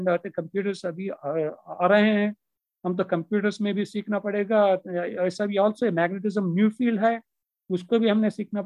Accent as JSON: {"language": "Hindi", "region": "Andhra Pradesh", "country": "India", "tie": "born or raised there", "second_language": "Hindi", "said": "हमारा गांव में इलेक्ट्रिसिटी था, हमारा घर में इलेक्ट्रिसिटी नहीं था। फिर हमारा विलेज में तो है हाई स्कूल नहीं है, वो आसपास में विलेज में है 3 किलोमीटर्स के पास में है, तोटलवलूर गांव में है तो हाई स्कूल था"}